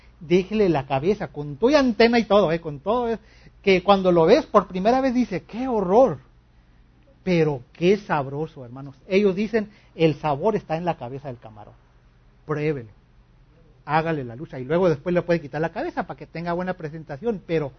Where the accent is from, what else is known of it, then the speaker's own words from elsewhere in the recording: Mexico; nosotros como buenos mexicanos comemos de todo